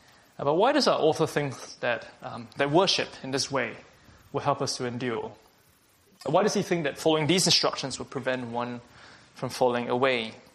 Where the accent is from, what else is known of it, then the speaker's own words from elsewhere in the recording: Singapore; moved away as an adult; now in London, United Kingdom; Let me tell you, I'm from Singapore myself, and when I came to London about 9 years ago now